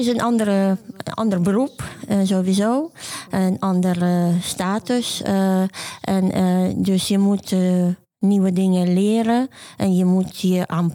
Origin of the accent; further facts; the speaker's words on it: Ukraine; Dutch is a second language; moved away as an adult; now in Netherlands; Ik ben 45 jaar. Ik ben oorspronkelijk uit Oekraïne. Kom oorspronkelijk uit Oekraïne.